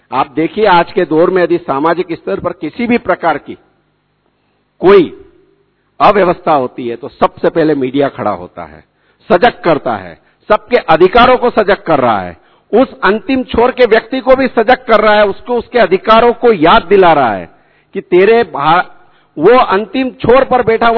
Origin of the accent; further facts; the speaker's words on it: Indore, Madhya Pradesh, India; इंदौर की धरती से, भारत का सबसे स्वच्छ शहर है मेरा शहर इंदौर, वहां से आप सभी को पुनः बहुत बहुत शुभकामनाएं देता हूं।